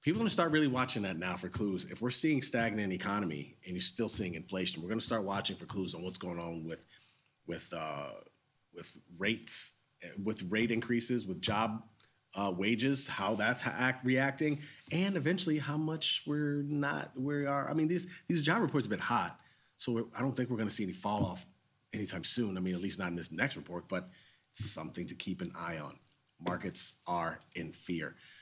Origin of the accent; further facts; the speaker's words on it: Florida, United States; moved away; Because I didn't grow up here as a kid. I grew up in Florida.